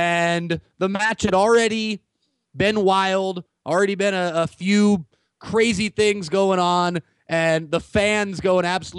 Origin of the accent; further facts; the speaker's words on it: San Jose, California, United States; And then last night, you also had in San Jose, my hometown team, my childhood squad, the San Jose Earthquakes